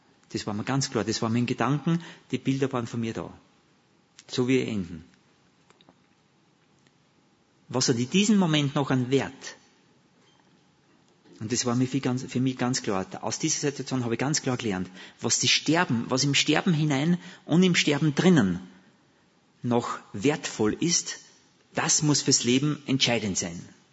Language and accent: German; Austria; accent: Austrian; Ich rede zu österreichisch vielleicht, gell? Das ich versuche mich Hochdeutsch auszudrücken.